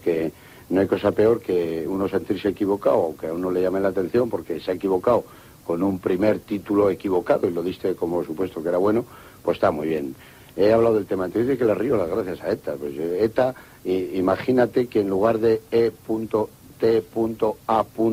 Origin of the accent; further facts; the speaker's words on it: Barakaldo, Basque Country, Spain; En mi pueblo, que soy de Baracaldo, vivía con los gallegos